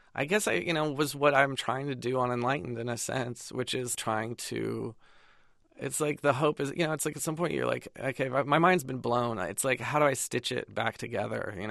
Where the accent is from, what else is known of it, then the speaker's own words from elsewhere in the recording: Pasadena, California, United States; I remember I grew up in Pasadena in a very kind of homogenous kind of suburban existence, and I went to college at Wesleyan University in Connecticut